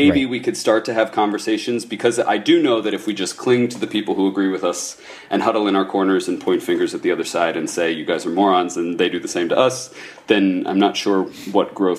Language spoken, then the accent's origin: English; Ohio, United States; I'm from Ohio. I know that my family is particularly defiant and particularly stubborn